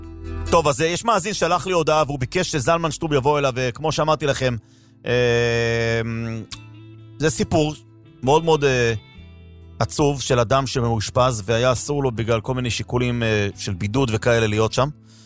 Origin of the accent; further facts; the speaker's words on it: Jerusalem, Jerusalem District, Israel; גדלנו יחד בבית וגן